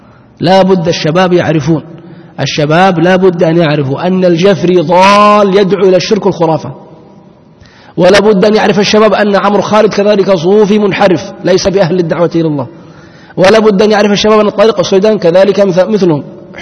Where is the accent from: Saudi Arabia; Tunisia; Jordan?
Saudi Arabia; أحد الدعاة المشهورين عندنا في السعودية